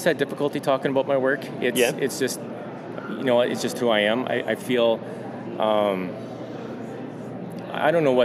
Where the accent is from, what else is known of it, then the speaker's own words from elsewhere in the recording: Canada; I'm Canadian. It's in my DNA. It's how I was raised.